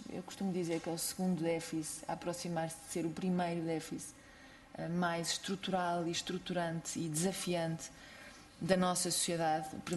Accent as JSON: {"language": "Portuguese", "region": "Braga", "country": "Portugal", "said": "a Sra. Deputada Clara Marques Mendes e eu somos de Braga"}